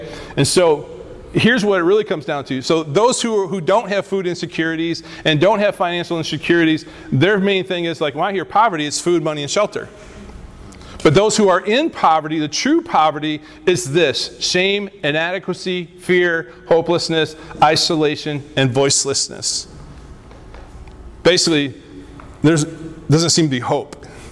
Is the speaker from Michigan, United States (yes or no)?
yes; Lansing, Michigan, United States; I grew up in the Lansing area of Michigan. Yes, I am a Michiganite right here.